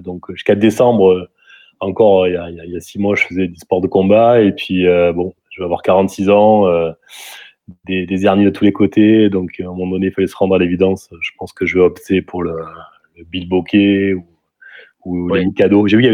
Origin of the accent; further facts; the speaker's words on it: Marseille, Provence-Alpes-Côte d'Azur, France; Moi, je viens de Marseille, comme ça peut s'entendre peut-être, où j'y suis actuellement.